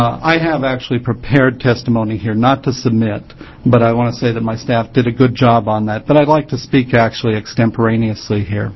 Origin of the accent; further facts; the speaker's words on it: Oregon, United States; I had many great teachers growing up in Oregon public schools.